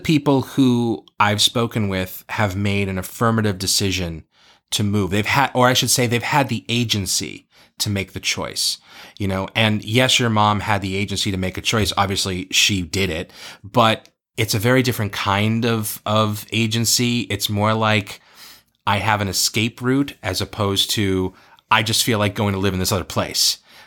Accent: United States; I'm an American, damn it.

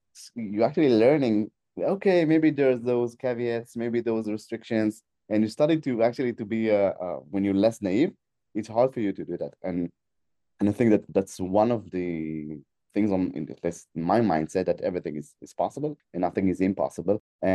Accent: Israel; English is a second language; I'm based in Israel. I was born in Israel. I was raised in Israel.

